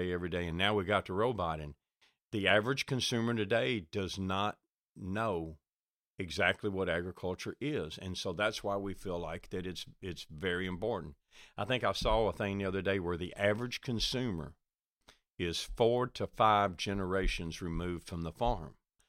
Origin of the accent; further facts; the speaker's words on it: Bowling Green, Kentucky, United States; I'm from Bowling Green, Kentucky. And without my cows, none of you all have a job.